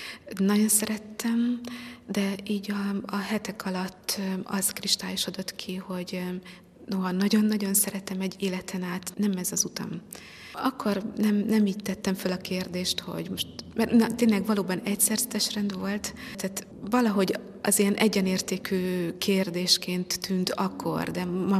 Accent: Szekszárd, Tolna, Hungary; Szekszárdi vagyok, Szekszárdon születtem.

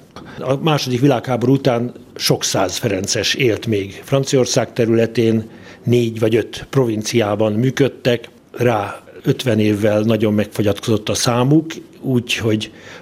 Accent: DR Congo; Hungarian is a second language; now in Hungary; Egy kicsi faluból származom, 600 kilométerre van ez, az ország második legnagyobb városától, Dél-Kongóban.

